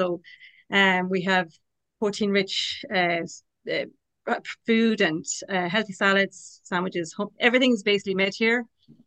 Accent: Kilmaine, County Mayo, Ireland; now in Ballinrobe, Ireland; I live here, based here in Ballinrobe. I'm from Kilmaine, a village outside Ballinrobe.

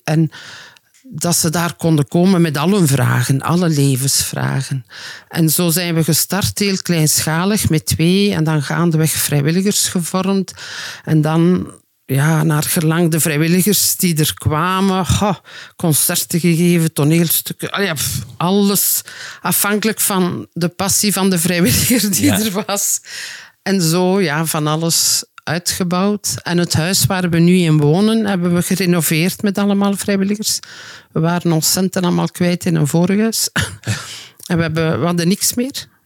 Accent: Flanders, Belgium; also born or lived in Morocco; Ik kom van Oost-Vlaanderen.

